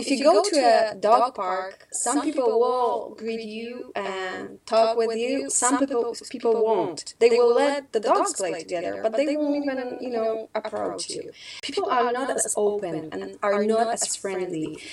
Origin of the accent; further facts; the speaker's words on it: Canada; being a Canadian, that was a normal thing.